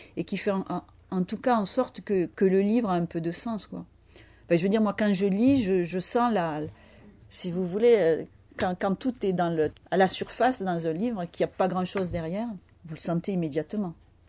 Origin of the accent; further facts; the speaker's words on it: Montpellier, Occitanie, France; also born or lived in Aveyron; now in Paris, France; Moi, je suis née dans l'Aveyron, dans un petit village. Ensuite, j'ai vécu à Montpellier et quand j'avais 15 ans, ma seule ambition, c'était d'aller vivre à Paris